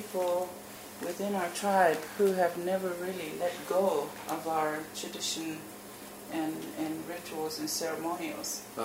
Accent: Miami, Florida, United States; born there; I was born in Miami.

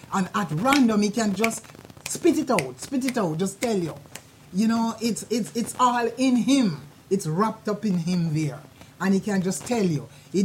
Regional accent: Jamaica; As a Jamaican storyteller, we always like to tell stories about animals, places, ghosts, and people.

